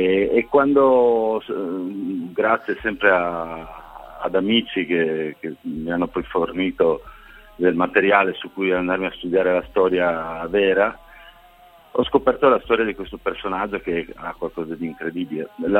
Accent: Turin, Piedmont, Italy; io diciamo originario di Torino, tra Ivrea e Torino.

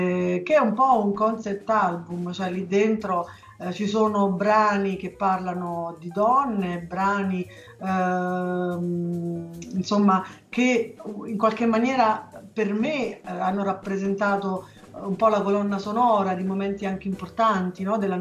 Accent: Gaeta, Lazio, Italy; io sono di Gaeta

